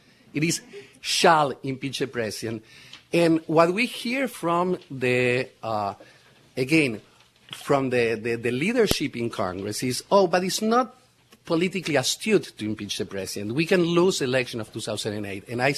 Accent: Argentina; now in United States; I was raised, even though I'm American by birth, I was raised in Argentina. And I came, you know, back to the States in 76 because of, you know, what was going on there.

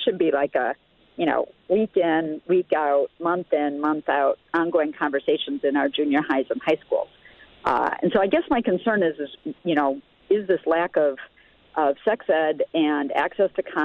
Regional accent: Janesville, Wisconsin, United States; When I was growing up in Janesville, Wisconsin, you could go in and talk to your guidance counselor

